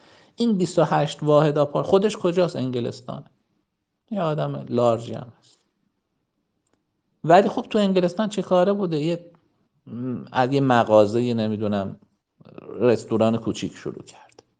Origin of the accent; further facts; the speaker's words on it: Iran; ما آلمان نیستیم، ترکیه نیستیم، ما حتی نمیدونم بلژیک نیستیم، ما ایرانیم